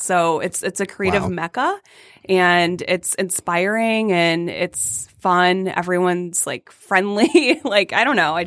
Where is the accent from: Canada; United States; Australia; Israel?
United States; Detroit, Michigan; also born or lived in Hamtramck; I was born in Hamtramck. I was raised in Detroit for some time as a young child.